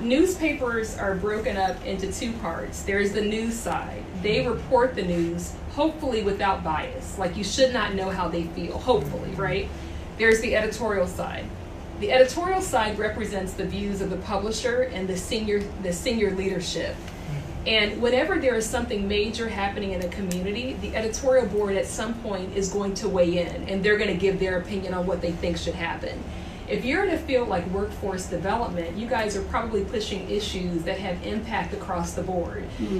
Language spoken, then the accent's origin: English; Columbus, Ohio, United States; I'm from Ohio